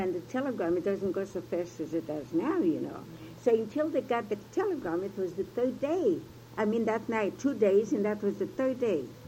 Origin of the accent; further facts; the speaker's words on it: New York, United States; By comparison. I come from New York. And all the towns around, big places, family lived on.